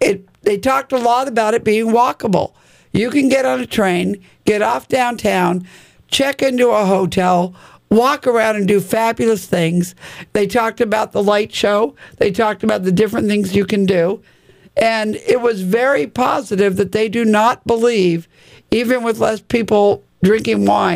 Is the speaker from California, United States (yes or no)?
yes; California, United States; I grew up on the Central Coast, not in Paso Robles. Grew up in the Central Coast, went to high school on the Central Coast.